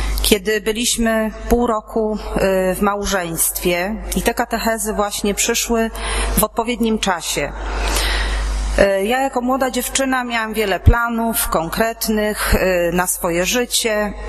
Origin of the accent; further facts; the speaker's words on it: Darłowo, West Pomeranian Voivodeship, Poland; bo jesteśmy z Darłowa.